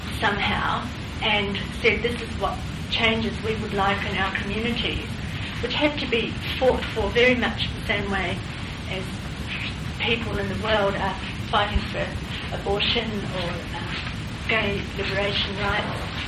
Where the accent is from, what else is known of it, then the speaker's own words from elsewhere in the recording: South Island, New Zealand; now in Australia; I'm a New Zealander from the South Island. We're very parochial there.